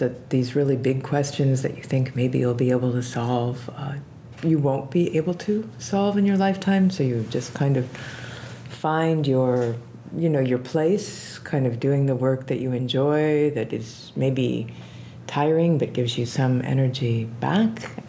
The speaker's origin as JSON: {"language": "English", "town": "Pittsburgh", "region": "Pennsylvania", "country": "United States", "tie": "born or raised there", "said": "I grew up largely in Pittsburgh, where there's a really rich fossil bed."}